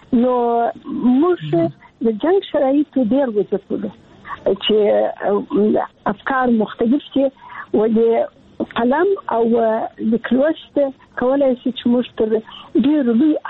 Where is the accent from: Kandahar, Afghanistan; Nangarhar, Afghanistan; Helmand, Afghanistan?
Kandahar, Afghanistan; زه د کندهار یم، د کندهار د عمومي اعلی لیسې کې مې زده کړې وکړې او کابل پوهنتون ته ولاړم